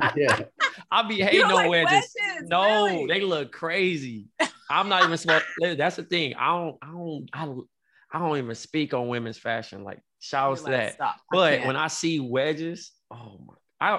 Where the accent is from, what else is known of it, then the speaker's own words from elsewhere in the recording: Compton, California, United States; now in New York, United States; I'm from Compton.